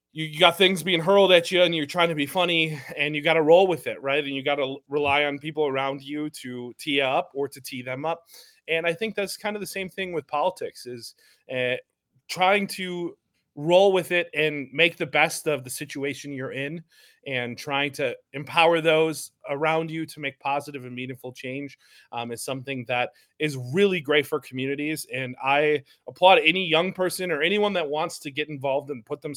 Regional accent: Fond du Lac, Wisconsin, United States; And then I moved back to my hometown in 2017, ran for city council in 2018.

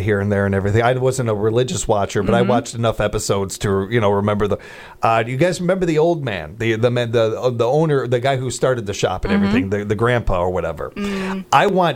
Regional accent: Chicago, Illinois, United States; but I do where I grew up in Chicago.

